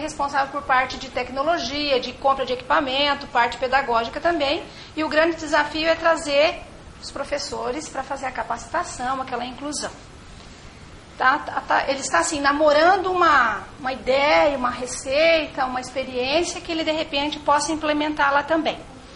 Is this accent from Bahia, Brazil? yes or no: no; Maringá, Paraná, Brazil; Eu, que sou de Maringá